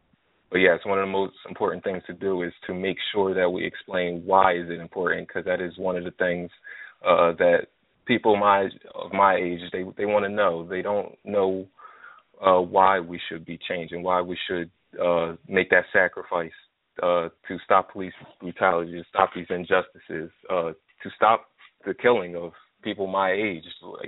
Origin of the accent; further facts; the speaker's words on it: Palmyra, New Jersey, United States; I'm from New Jersey, South Jersey, Palmyra to be specific, right outside of Philadelphia.